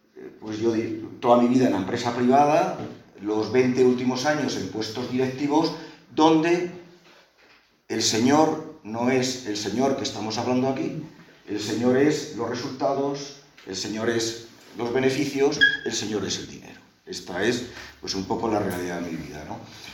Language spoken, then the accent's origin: Spanish; Navarre, Spain; born there; yo nací en Navarra, en una familia de clase media, donde no me faltó el amor, gracias a Dios.